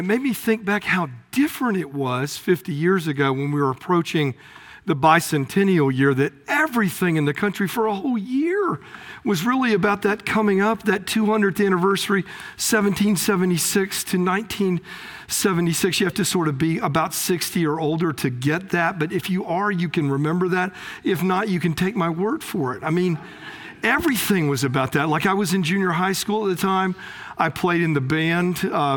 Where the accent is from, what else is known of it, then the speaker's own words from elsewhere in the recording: Lakeland, Florida, United States; Everything in my hometown, my little Lakeland, Florida, had this massive, you know, celebration at the baseball stadium there in the city